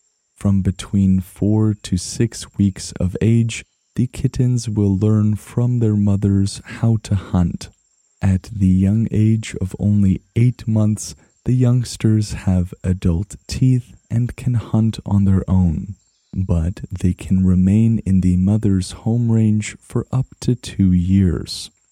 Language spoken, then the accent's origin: English; Canada; because to me, as a Canadian, their measurement seems so arbitrary.